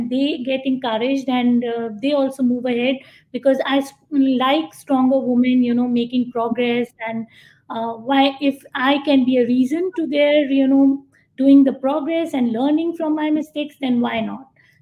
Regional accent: India; because India is my home country and I knew people there, so I got my books published there.

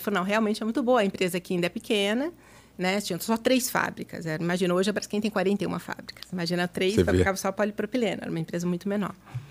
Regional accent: Minas Gerais, Brazil; Bom, eu sou mineira

